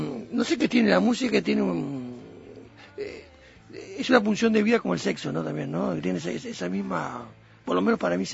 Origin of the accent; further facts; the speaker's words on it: Montevideo, Uruguay; mi barra, yo soy de Positos